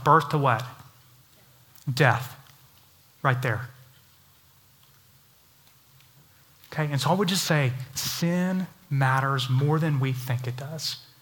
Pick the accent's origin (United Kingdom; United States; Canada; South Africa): United States; Dallas, Texas; I grew up in Dallas.